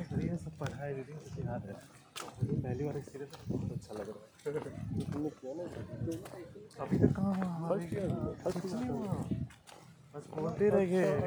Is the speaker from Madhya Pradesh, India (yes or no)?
no; Malda, West Bengal, India; मेरा native place तो Malda town है